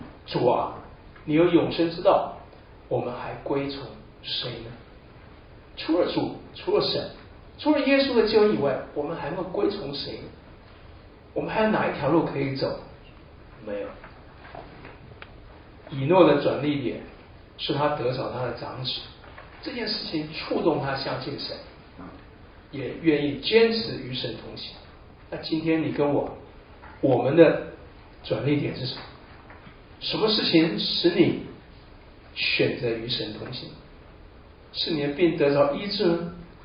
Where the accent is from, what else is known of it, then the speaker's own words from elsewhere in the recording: Keelung, Taiwan; 我是生在台湾的基隆，在基隆那时候港口都有一些从外国运进来的浮木